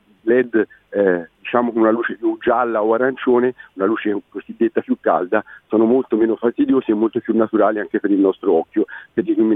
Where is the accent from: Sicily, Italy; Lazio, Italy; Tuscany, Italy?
Tuscany, Italy; Siena; born there; io sono nato a Siena